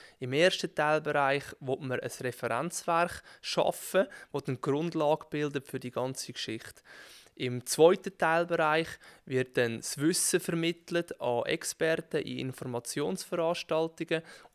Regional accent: Unterägeri, Zug, Switzerland; ich komme aus Unteregeri, bin Kantonsrat und Fraktionschef der Mitte Kanton Zug.

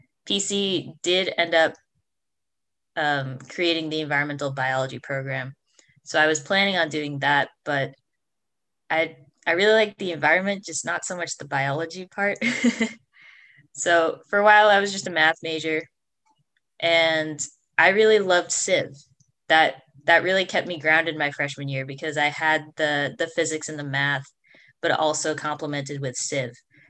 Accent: West Springfield, Massachusetts, United States; So I'm from West Springfield, Massachusetts. It's in the western half of the state.

